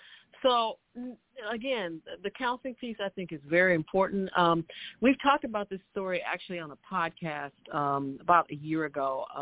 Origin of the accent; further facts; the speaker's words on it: Chicago, Illinois, United States; You know, I grew up in Chicago, and obviously, you know, there were stories about bad things that happened, but not the way it seems like they are.